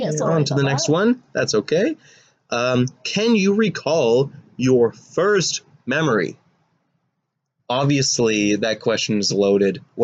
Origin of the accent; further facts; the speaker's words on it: Canada; We're from Canada.